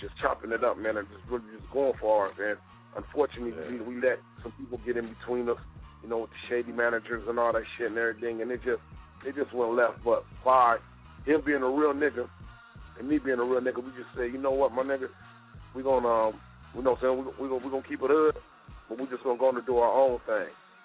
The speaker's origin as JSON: {"language": "English", "town": "Los Angeles", "region": "California", "country": "United States", "said": "I was from South Central, he was from Compton, even though it's all Los Angeles."}